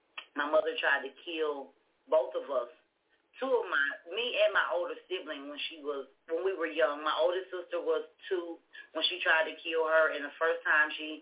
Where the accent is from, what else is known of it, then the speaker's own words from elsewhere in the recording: Toledo, Ohio, United States; I was born and raised in Toledo, Ohio.